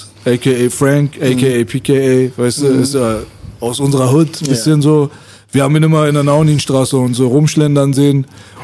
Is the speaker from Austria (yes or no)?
no; Iran; now in Germany; Ich als Iraner war schon in der Unterzahl bei uns.